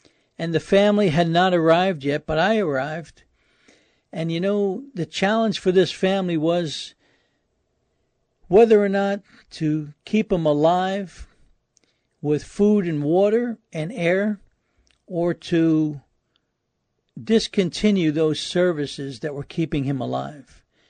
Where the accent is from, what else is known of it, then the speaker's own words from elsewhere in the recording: New York City, New York, United States; I had a friend that I grew up with in New York City, and we were very close.